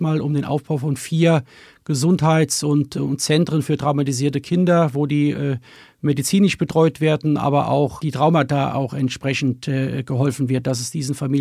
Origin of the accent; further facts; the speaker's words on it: Worms, Rhineland-Palatinate, Germany; Ich bin 1972 in Worms geboren, unweit aufgewachsen vom Kernkraftwerk Biblis.